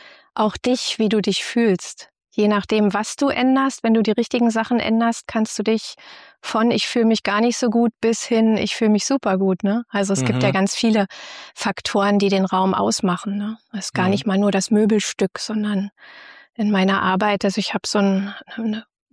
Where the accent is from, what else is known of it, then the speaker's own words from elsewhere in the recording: Berlin, Germany; Ich komme aus Ostberlin